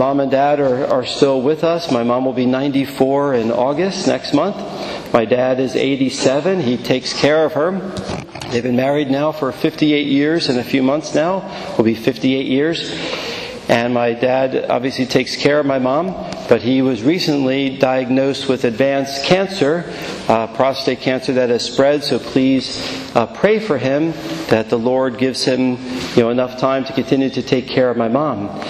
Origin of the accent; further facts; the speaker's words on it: Philadelphia, Pennsylvania, United States; moved away as an adult; now in Virginia; My own little bit of a background, born and raised in Philadelphia, city of brotherly love. Grew up there in high school, but I came to the Diocese of Arlington when I went to college